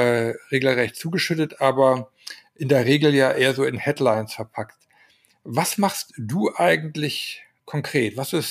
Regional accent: Austria; weil wir doch eher immer diese Standardmeldungen in der Tagesschau oder bei uns in Österreich halt im ORF bekommen.

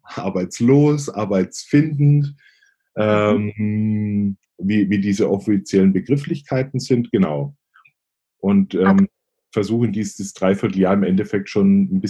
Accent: Bavaria, Germany; accent: Franconian; Ich komme ursprünglich aus Oberfranken, also der ein oder anderen wird sicherlich auffallen vielleicht an meinem Akzent. Fränkische legt man irgendwie nie ganz ab.

